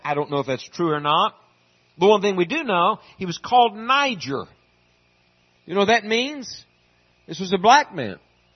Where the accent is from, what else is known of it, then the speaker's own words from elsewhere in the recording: the South, United States; I grew up in the South, and I'm in the South preaching right now